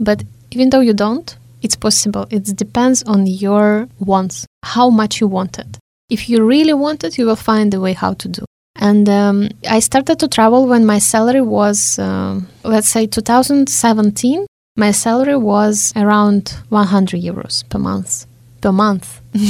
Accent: Russia; now in Hungary; When I said I'm from Russia, but currently I live in Hungary.

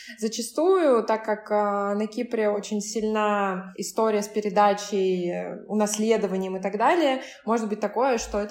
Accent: Moscow, Russia; потому что я из Москвы

